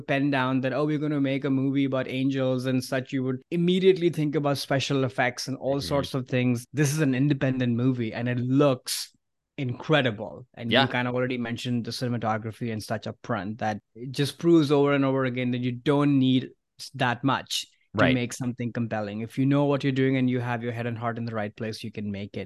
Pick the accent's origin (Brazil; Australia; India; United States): India; this movie felt so familiar to me because growing up in India and watching Bollywood films and especially movies from the 80s